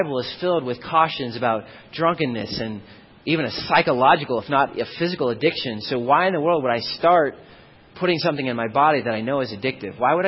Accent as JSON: {"language": "English", "region": "the South", "country": "United States", "tie": "born or raised there", "said": "Now, I grew up in the South where sweet tea is more common than water."}